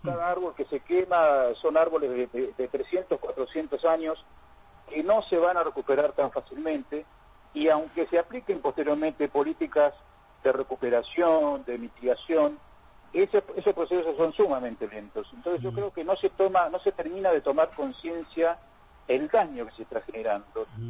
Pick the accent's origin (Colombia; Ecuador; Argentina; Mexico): Argentina; Tierra del Fuego; aquellos que somos fueguinos, y en esto incluyo no solo a los que hemos nacido aquí